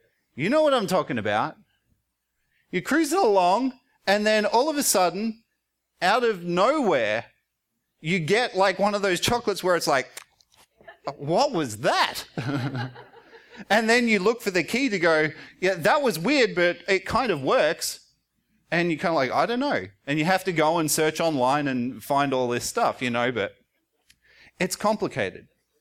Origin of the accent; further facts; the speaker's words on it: Australia; as an Australian, I grew up eating Cadbury chocolate.